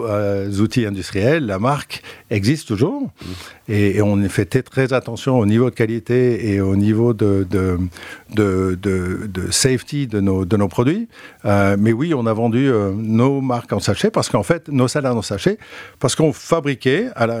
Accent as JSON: {"language": "French", "country": "France", "said": "Parce que j'étais un expatrié en tant que Français dans son propre pays d'origine."}